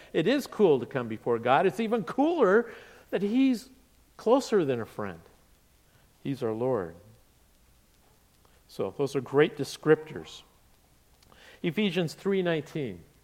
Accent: Pacific Northwest, United States; I'm from the Pacific Northwest, as you know, and some of those trees, like the Douglas fir or the big cedar trees, those roots go down

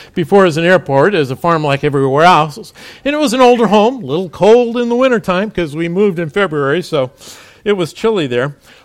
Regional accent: Washington, United States; now in Granite, United States; I was from Washington State, and Iowa seemed like a long ways away at the time.

